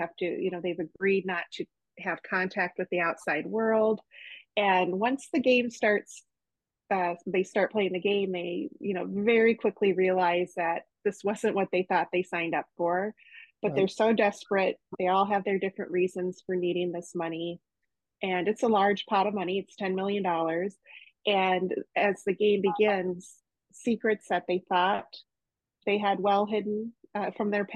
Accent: Iowa, United States; have all been squarely set in Iowa. And for this book to work, I really needed to take a step out of my home state.

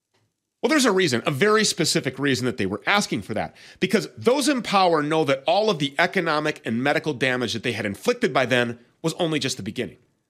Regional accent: Minnesota, United States; All of the hemp is sourced right here in my home state of Minnesota

